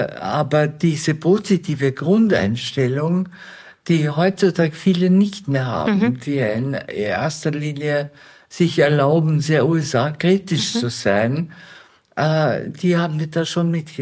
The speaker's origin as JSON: {"language": "German", "region": "Vienna", "country": "Austria", "tie": "born or raised there", "said": "Also ich bin in Wien aufgewachsen, im Wiener Nachkriegszeit"}